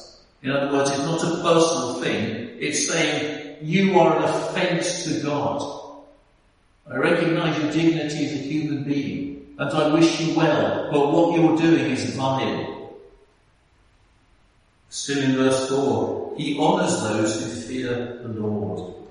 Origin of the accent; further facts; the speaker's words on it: Germany; first language German; English is a second language; I grew up in Germany. German was my first language